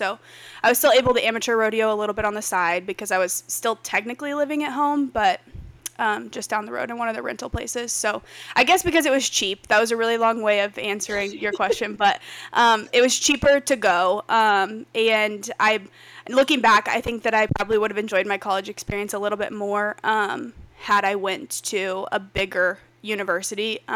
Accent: Osceola, Missouri, United States; Yeah, so like you said, I'm from Southwest Missouri, originally Osceola specifically. So I grew up riding horses

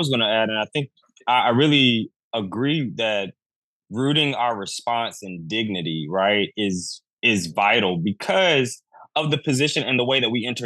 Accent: North Carolina, United States; how in my hometown of Alamance County, the sheriff was actually indicted by the DOJ for the use of this program

